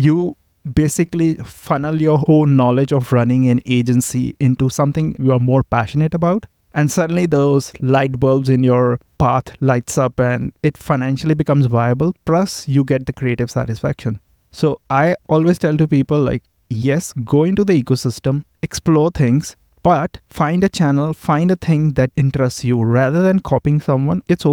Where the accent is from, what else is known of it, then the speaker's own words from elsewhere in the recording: Chandigarh, India; Okay, I'm from India, a place called Chandigarh, which is like 6-hour drive from the capital, New Delhi, North India.